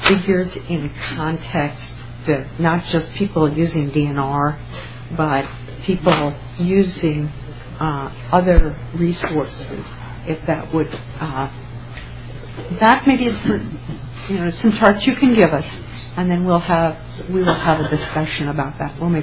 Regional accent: Minneapolis, Minnesota, United States; a question I would have when I come from Minneapolis, the usage of the trails in the park is astronomical.

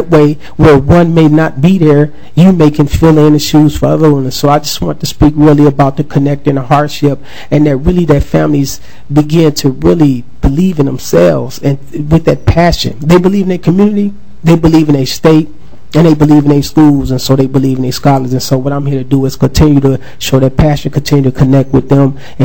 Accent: Minneapolis, Minnesota, United States; For myself, as I'm a Northside resident, I grew up in North Minneapolis.

